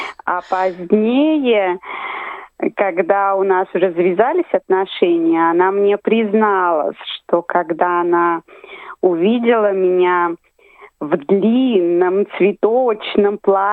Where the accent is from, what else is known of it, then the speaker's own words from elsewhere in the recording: Ivanovo Oblast, Russia; moved away; also born or lived in Moscow / Italy; Я помню, когда я переезжала из Ивановской области в Москву, я с удивлением для себя открыла, что в Москве не говорят на «о».